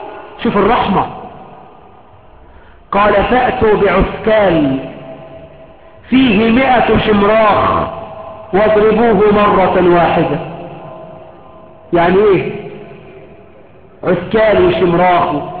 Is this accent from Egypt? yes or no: yes; Egypt